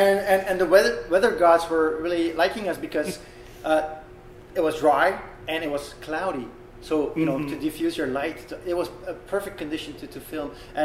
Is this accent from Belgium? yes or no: yes; Belgium; English is a second language; I'm from Belgium